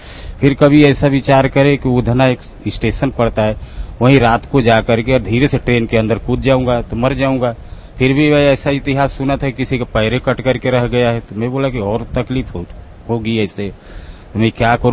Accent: Surat, Gujarat, India; मैं सूरत गुजरात से आया हूँ।

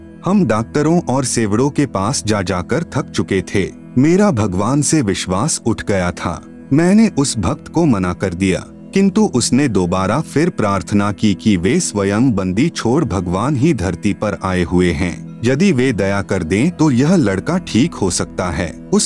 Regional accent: Petwar, Haryana, India; now in Jind, India; गांव पेटवाड़, तहसील हांसी, जिला हिसार का रहने वाला हूं। अब एम्प्लाइज कॉलोनी जेल के सामने जींद में सपरिवार रहता हूं।

